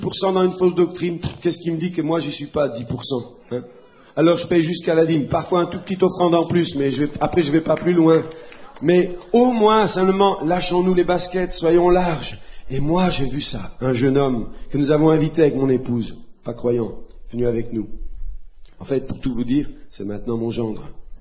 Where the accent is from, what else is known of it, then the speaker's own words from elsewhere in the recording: Montpellier, Occitanie, France; je suis français. Vous venez d'où? Je dis, Montpellier.